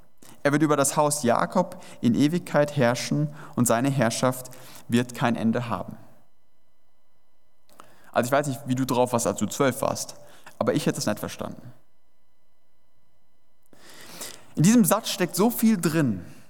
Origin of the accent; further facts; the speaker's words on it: Hesse, Germany; ich komme ja auch aus Hessen, da kennt man das eher weniger.